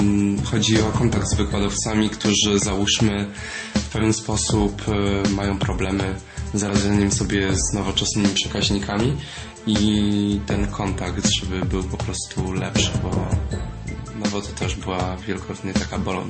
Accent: Warsaw, Masovian Voivodeship, Poland; ja na przykład pochodzę z Warszawy

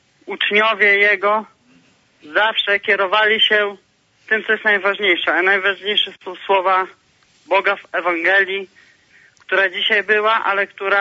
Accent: Suwałki, Podlaskie Voivodeship, Poland; I pochodzę z Suwałk.

